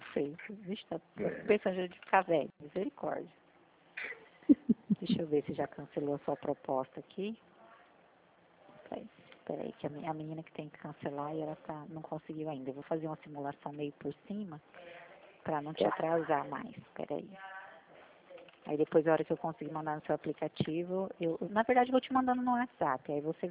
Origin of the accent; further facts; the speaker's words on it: Presidente Prudente, São Paulo, Brazil; sou de Presidente Prudente.